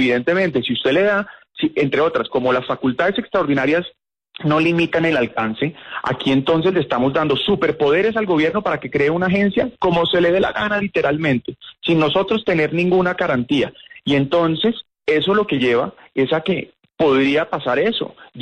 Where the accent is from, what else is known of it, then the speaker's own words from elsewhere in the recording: Colombia; mucho más ya hoy con lo vulnerable que somos todos los colombianos, todos sin excepción, en las redes sociales